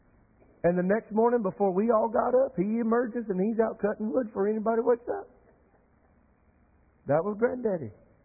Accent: North Carolina, United States; Now, I grew up in Cleveland County. I did not grow up necessarily in the mountains. I grew up in the foothills or the Western Piedmont, if you will.

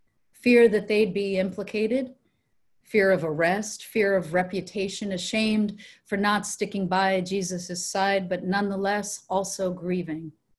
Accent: New York, United States; as my home state of New York suffers

